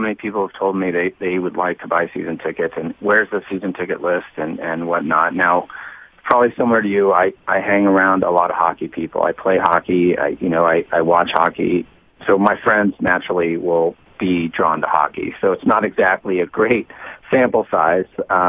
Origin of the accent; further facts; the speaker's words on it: Oakland, California, United States; Growing up in Oakland